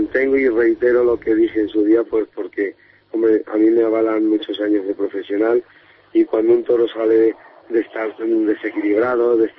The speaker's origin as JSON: {"language": "Spanish", "town": "Villaviciosa de Odón", "region": "Community of Madrid", "country": "Spain", "said": "de Villaviciosa."}